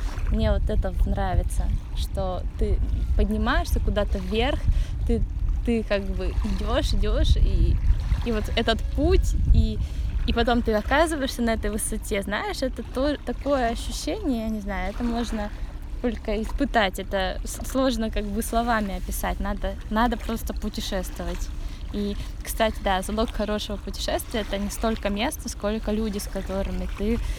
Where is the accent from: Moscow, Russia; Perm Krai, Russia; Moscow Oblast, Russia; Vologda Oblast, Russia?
Perm Krai, Russia; Perm; born there; Я родилась-то в Перми, несмотря на то, что детство провела в деревне, я родилась в Перми